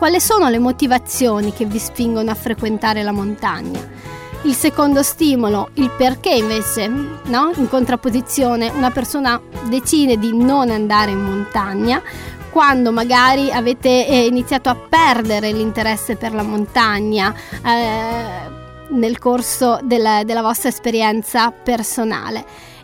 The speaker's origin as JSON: {"language": "Italian", "region": "Tuscany", "country": "Italy", "said": "e ve lo dico io da toscana"}